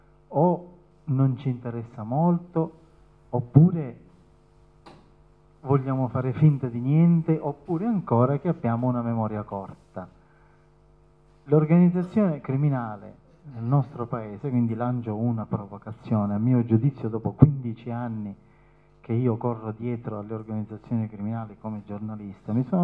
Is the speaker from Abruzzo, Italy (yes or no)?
no; Palermo, Sicily, Italy; io vengo da Palermo